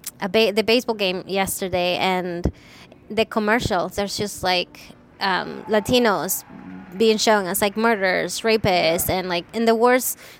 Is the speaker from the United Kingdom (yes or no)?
no; Peru; now in United States; I moved from Peru 12 years ago, and I don't have any family here in the Central Coast.